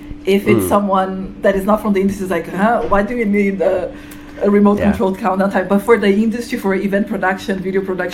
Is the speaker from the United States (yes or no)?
no; Brazil; I come from Brazil